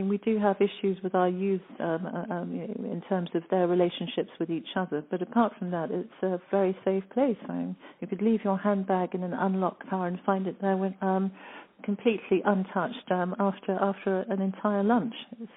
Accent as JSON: {"language": "English", "country": "Anguilla", "said": "We are very British. We're proud to be British."}